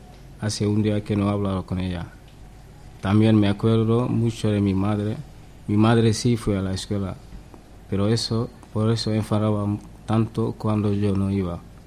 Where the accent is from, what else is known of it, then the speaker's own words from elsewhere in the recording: Dakar, Senegal; born there; first language Serer; Spanish is a second language; yo nací en Dakar. Dakar es un pueblo de Senegal, es la capital de Senegal. Soy de etnia Serer, nuestra lengua es el Serer, pero también puedo hablar en Serer, wolof y francés.